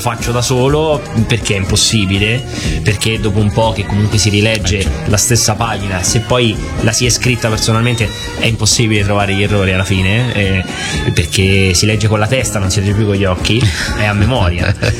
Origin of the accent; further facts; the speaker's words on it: Brussels, Belgium; also born or lived in Gualdo, Italy; now in Italy; io ho trascorso i primi anni, sono nato a Gualdo, però da piccolino poi mi sono trasferito perché mio padre lavorava in Belgio. Quindi ho trascorso in realtà i primi anni dell'infanzia a Bruxelles.